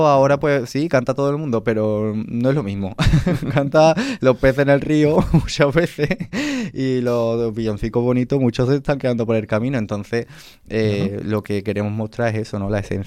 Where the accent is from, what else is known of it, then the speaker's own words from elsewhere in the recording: Andalusia, Spain; poder llevar la raíz, ¿no?, de mi tierra por toda Andalucía y fuera también